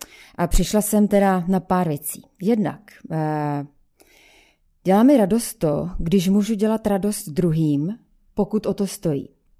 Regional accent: Zlín Region, Czechia; Narodila jsem se na Valašsku. Pocházím tedy z takového drsnějšího kraje. A patřím mezi generaci husákových dětí, takže už mi je lehce přes 40.

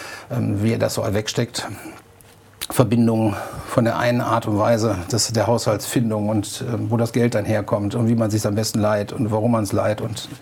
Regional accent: Düsseldorf, North Rhine-Westphalia, Germany; wir können eigentlich als Düsseldorfer froh sein, dass wir hier einen solchen Betrieb in Düsseldorf haben

